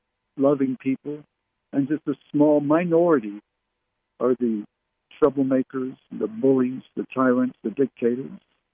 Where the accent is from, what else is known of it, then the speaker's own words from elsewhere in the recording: Barrie, Ontario, Canada; born there; Did you know my parents were English? I was born in Canada, so I never learned to speak like they did. I wonder just how differently things would have been if I had been born in England instead of Barrie, Ontario, Canada.